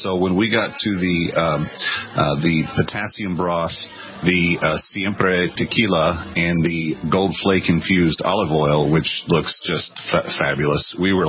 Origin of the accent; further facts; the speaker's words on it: Scotland, United Kingdom; being Scottish, myself